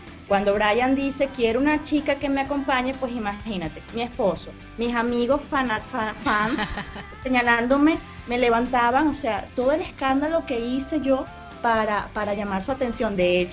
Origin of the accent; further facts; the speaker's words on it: Barquisimeto, Lara, Venezuela; Cuando le digo que soy de Barquisimeto